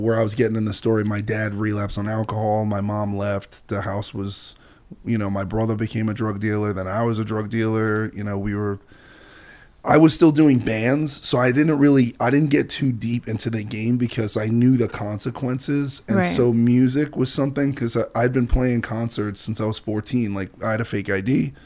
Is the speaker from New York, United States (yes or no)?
yes; New York City, New York, United States; I grew up, you know, I grew up in Brooklyn and I'm 39.